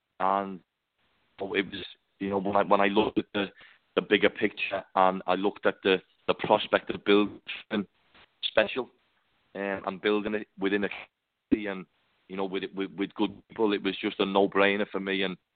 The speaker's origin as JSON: {"language": "English", "town": "Liverpool", "region": "North West England", "country": "United Kingdom", "tie": "born or raised there", "said": "born and bred, Daniel, in the city of Liverpool"}